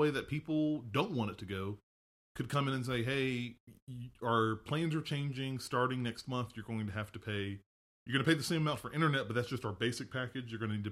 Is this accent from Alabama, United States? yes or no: yes; Alabama, United States; Because I'm from Alabama. I feel like I could say this. There are still a lot of areas in Alabama that don't have strong internet connections.